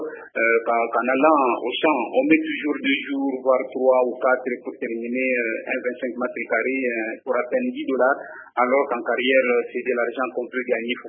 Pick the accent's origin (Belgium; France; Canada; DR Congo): DR Congo; Katanga; la rentrée de la saison pluvieuse ici chez nous au Katanga